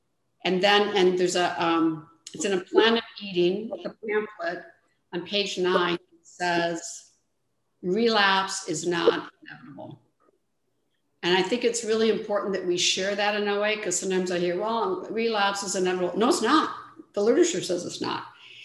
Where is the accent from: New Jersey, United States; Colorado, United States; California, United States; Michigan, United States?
Michigan, United States; How I grew up in Michigan, in the Midwest. You had to earn everything.